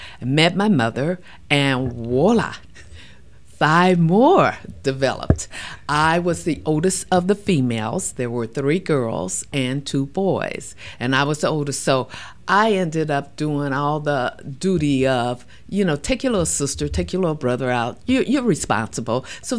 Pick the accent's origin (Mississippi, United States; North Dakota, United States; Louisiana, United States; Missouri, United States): Missouri, United States; Kansas City; born there; Well, actually, I was born in Kansas City, Missouri. And it at the old Wheatley Hospital, was the only black hospital in Kansas City at that particular time.